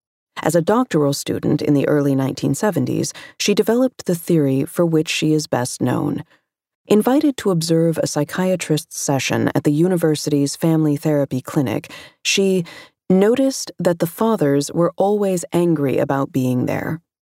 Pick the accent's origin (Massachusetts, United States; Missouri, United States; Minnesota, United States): Minnesota, United States; Minneapolis; since that fateful Memorial Day when George Floyd was killed here in my hometown of Minneapolis